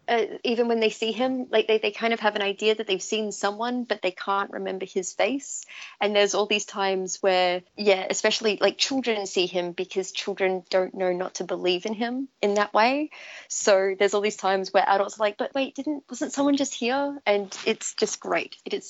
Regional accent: Australia; accent: Australian; How bad is my Australian accent?

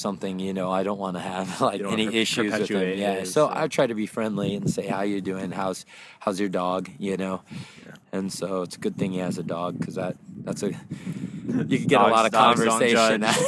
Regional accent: Los Angeles, California, United States; I'm from Los Angeles area.

